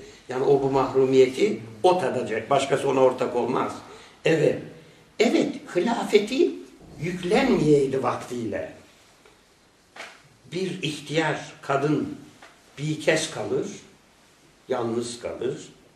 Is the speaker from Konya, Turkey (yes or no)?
yes; Bozkır, Konya, Turkey; now in Istanbul, Turkey; Sen nerelisin dedi. Ben Konya'nın Bozkır kazasından dedim.